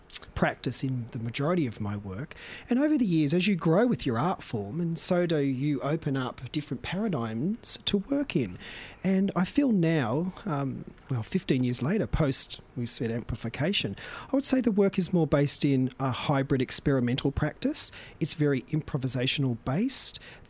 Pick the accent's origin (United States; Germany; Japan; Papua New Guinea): Papua New Guinea; I was brought up in Papua New Guinea